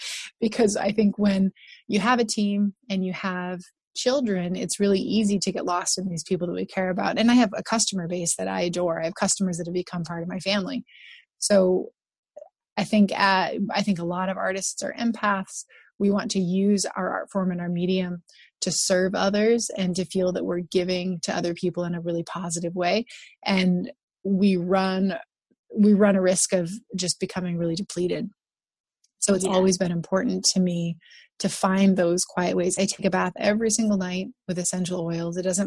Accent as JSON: {"language": "English", "town": "Cantwell", "region": "Alaska", "country": "United States", "tie": "born or raised there", "also_born_or_lived": "Anchorage", "said": "They moved to Cantwell, Alaska. That's where I was born in Anchorage, moved to Cantwell with them."}